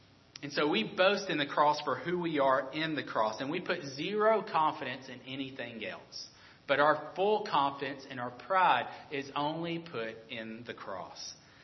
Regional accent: Alabama, United States; Growing up in Alabama, football is king.

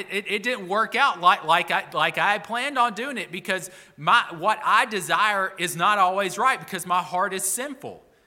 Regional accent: Alabama, United States; Now, I'm from Alabama, and I don't claim to be good with statistics.

